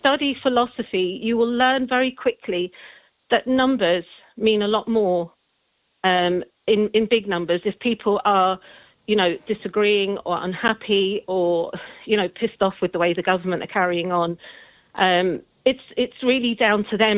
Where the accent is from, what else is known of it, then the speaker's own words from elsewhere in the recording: London, United Kingdom; moved away as an adult; now in Ireland; I grew up in London from Irish parents.